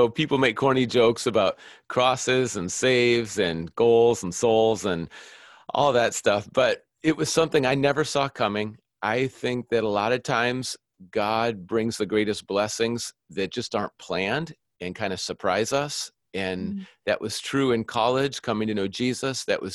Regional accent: Minnesota, United States; Yeah, I grew up in Minnesota and I didn't grow up in a family where we ever read the Bible or go to church.

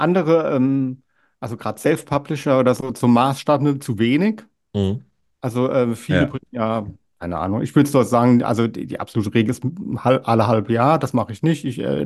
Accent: Hamburg, Germany; ich bin ja aus Hamburg hierher gezogen.

